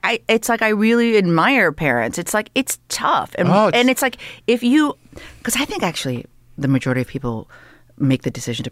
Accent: Canada; there's a certain politeness that we have as Canadians.

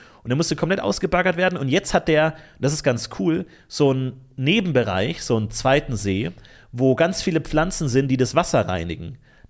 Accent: Ebersberg, Bavaria, Germany; In meiner Heimatstadt Ebersberg wurde ja über lange Jahre der Klostersee geschlossen

